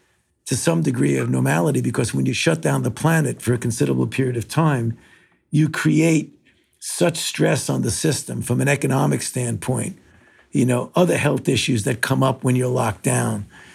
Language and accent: English; New York City, New York, United States; I mean, I grew up in the New York City subway. So I know what a crowd is, I can tell you that.